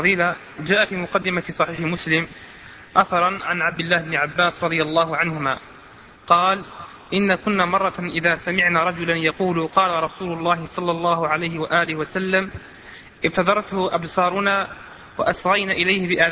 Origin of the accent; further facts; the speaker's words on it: Algeria; التي ابتلي بها الشباب عندنا بالجزائر؟